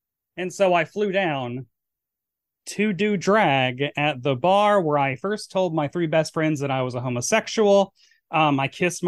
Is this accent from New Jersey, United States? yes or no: no; Murfreesboro, Tennessee, United States; they just so happen to be shooting the season 4 premiere in my hometown of Murfreesboro, Tennessee.